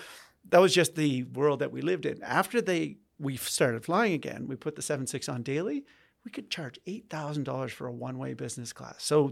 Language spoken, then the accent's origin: English; Glace Bay, Nova Scotia, Canada; born there; now in Calgary, Canada; But I was born in Glace Bay, Nova Scotia, and I wasn't prepared to move back east at that point. So I stayed in Calgary